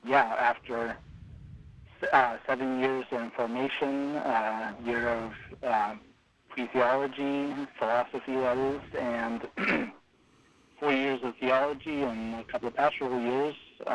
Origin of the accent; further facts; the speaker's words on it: Whitmore, California, United States; So I was raised outside of Redding, California.